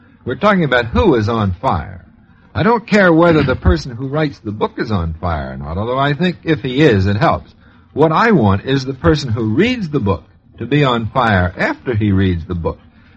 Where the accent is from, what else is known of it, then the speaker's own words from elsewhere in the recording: Midwest, United States; I am a Midwesterner.